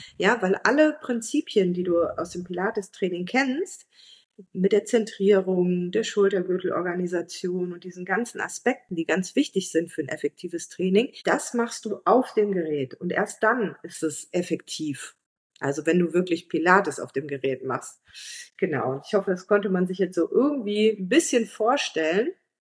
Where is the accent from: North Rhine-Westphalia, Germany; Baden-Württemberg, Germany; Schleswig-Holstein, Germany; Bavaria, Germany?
North Rhine-Westphalia, Germany; Moers; Da habe ich noch in Moers gewohnt. Ich komme ursprünglich aus Moers